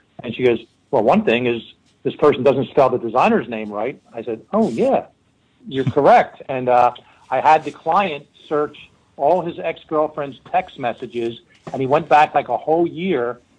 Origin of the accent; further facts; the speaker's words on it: Philadelphia, Pennsylvania, United States; Growing up in Philly, it was mostly Puerto Rican Spanish I heard as a kid.